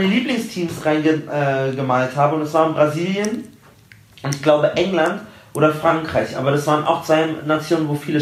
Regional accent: Germany; Ich sag immer, ich bin Deutsch. Ich bin ein Deutscher. Ich bin Deutsch.

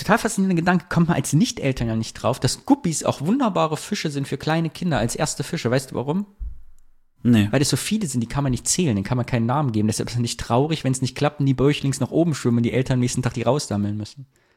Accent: Harz, Germany; Oh, das war eine Thüringer Spezialität, vielleicht gab es auch nur bei uns im Harz, aber ich glaube, die ganze DDR war durchsetzt von selbstgebauten Rasenmäher.

